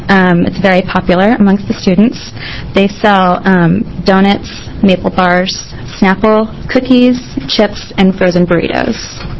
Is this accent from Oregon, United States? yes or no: yes; McMinnville, Oregon, United States; I was born and raised in McMinnville and went to public school there.